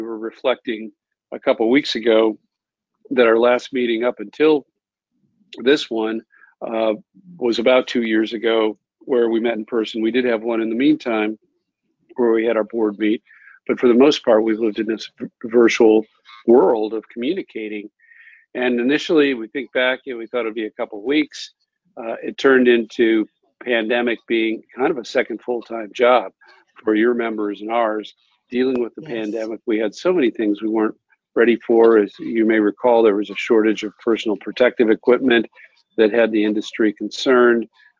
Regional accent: Pacific Northwest, United States; also born or lived in Chicago; I was born in Chicago, grew up on a ranch in the Pacific Northwest, and spent my summers as a machinist in a salmon cannery in Alaska.

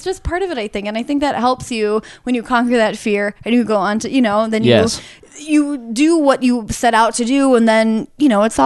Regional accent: New York, United States; Went back home to my hometown of near Buffalo

